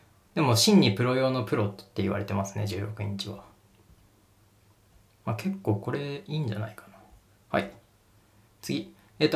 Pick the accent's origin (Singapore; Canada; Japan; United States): Japan; Niigata; まあ自分新潟出身なんで知ってるんですけど